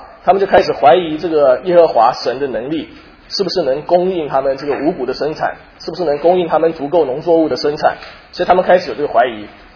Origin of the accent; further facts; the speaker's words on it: China; 比方说，我们中国人说“六畜兴旺”啊